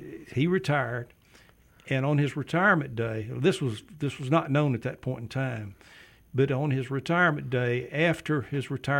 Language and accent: English; Robertsdale, Alabama, United States; now in Spanish Fort, United States; I grew up in Robertsdale, mm-hmm, and so I'm home.